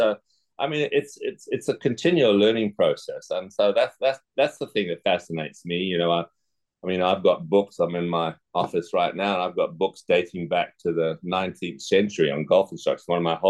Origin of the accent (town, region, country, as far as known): Zimbabwe; born or raised there; also born or lived in England